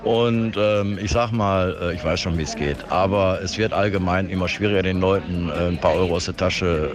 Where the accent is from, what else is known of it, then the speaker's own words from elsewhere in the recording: Duisburg, North Rhine-Westphalia, Germany; ich komme aus Duisburg, da sieht das wieder anders aus.